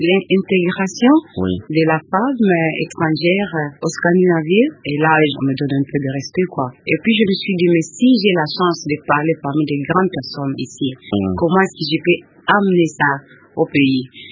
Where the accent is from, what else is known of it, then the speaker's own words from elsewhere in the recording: Kivu, DR Congo; La guerre qui est chez nous, au Kivu